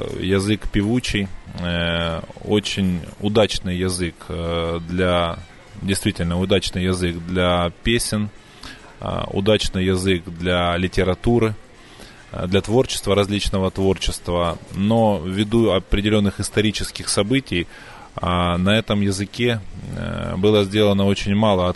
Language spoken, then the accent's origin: Russian; Donetsk, Donetsk Oblast, Ukraine; Я коренной дончанин, родился в Донецке, люблю свой город и хочу здесь прожить свою жизнь и здесь умереть, в Донецке.